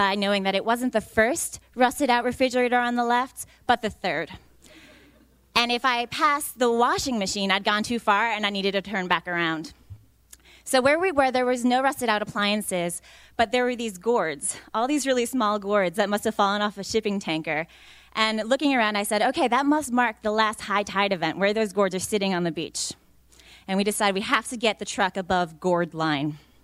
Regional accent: New York, United States; So I'm from New York originally. And my dad lives in upstate New York, and I've always known New York dairy cattle.

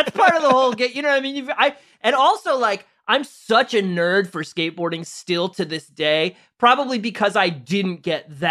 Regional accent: St. Louis, Missouri, United States; I'm from St. Louis, and we had two, and they were 30 miles apart.

